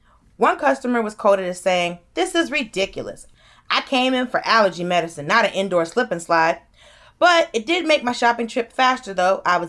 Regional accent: Georgia, United States; I'm from Georgia, and I go to Alabama all the time, so that's why I was like...

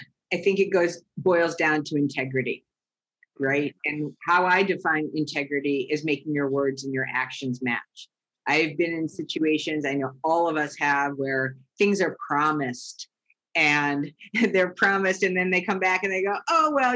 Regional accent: East Coast, United States; And I grew up on the East Coast, and we had a little chain restaurant group

